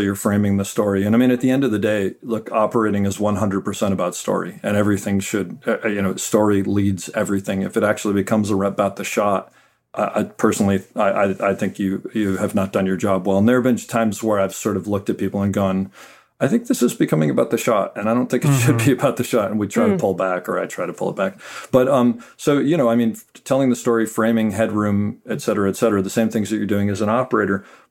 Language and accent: English; Connecticut, United States; And I knew, I grew up in Connecticut. It's like, you know, burgeoning film community there.